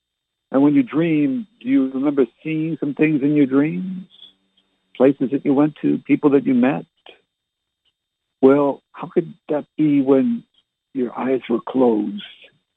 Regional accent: Barrie, Ontario, Canada; also born or lived in Halifax / Fredericton / Oromocto / Ottawa; Born in Barrie, Ontario. I lived in Halifax, Nova Scotia, two places in New Brunswick, Fredericton and Oromocto, and the capital, Ottawa. For a total of 17 years altogether

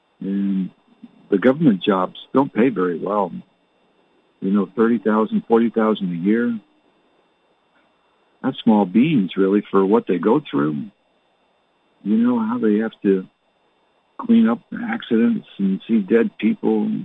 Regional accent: Canada; born there; And I was born in Canada.

